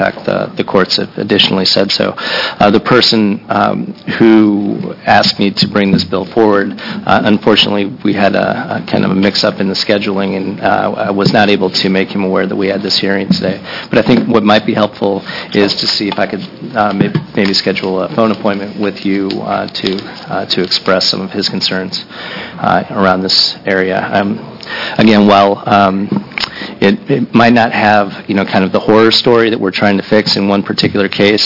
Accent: Missouri, United States; I grew up in Missouri, not far from Michigan

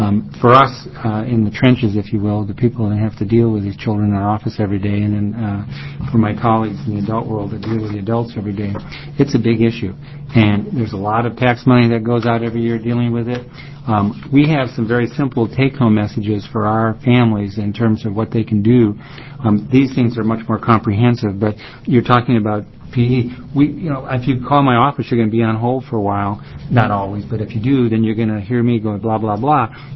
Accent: Salem, Oregon, United States; I'm a pediatrician from Salem, and I represent the Oregon Medical Association and the Oregon Pediatric Society.

